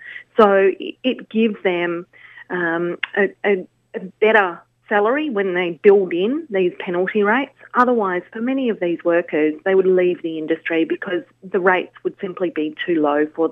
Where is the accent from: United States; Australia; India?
Australia; Melbourne, Victoria; also born or lived in Canberra; now in Sydney, Australia; I'm originally from Melbourne, and it didn't exist in Melbourne.